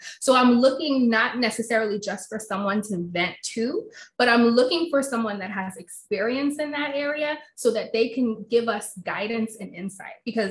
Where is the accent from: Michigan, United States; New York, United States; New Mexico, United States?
New York, United States; also born or lived in Washington, D.C.; Believe it or not, it's been more of an adjustment for me, and I'm from New York, than it has been for him. But we've lived in DC for so long that it's been where I've spent my entire adult life.